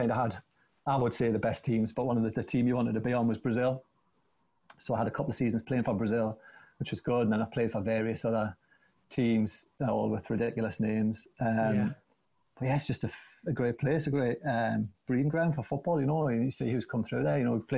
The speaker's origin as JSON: {"language": "English", "town": "Wallsend", "region": "North East England", "country": "United Kingdom", "tie": "born or raised there", "said": "I'm born and raised in Wallsend. You know, I went to Wallsend Boys Club. I played for Wallsend Boys Club."}